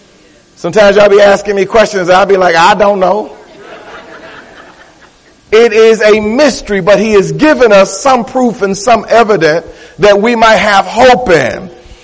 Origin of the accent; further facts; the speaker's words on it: Detroit, Michigan, United States; And folk, I am from Detroit.